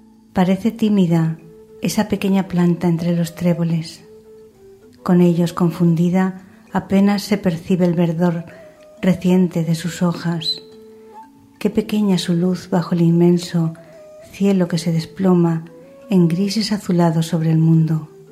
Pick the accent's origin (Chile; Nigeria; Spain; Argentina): Spain; Valencia, Valencian Community; de Valencia, España